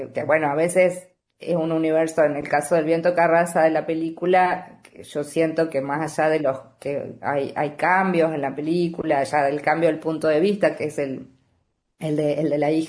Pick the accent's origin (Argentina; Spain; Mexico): Argentina; me sorprendió en un país tan grande como es Argentina, con regiones tan diferentes, donde en cada región hablamos con las particularidades propias de esa región. Me pareció una lectura que creo que la habrán hecho los porteños, porque los provincianos nos las apañamos con las otras.